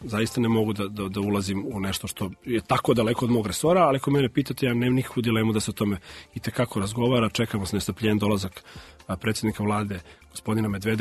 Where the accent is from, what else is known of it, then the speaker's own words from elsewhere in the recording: Serbia; Mi smo Srbi, mi je volimo.